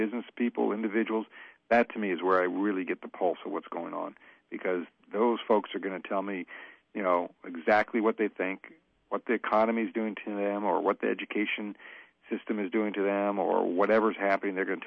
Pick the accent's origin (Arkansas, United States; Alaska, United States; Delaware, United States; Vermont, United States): Alaska, United States; as someone born and raised in Alaska, I mean, we kind of grew up knowing that in order for us to be successful, we have to be thinking outside of Alaska's borders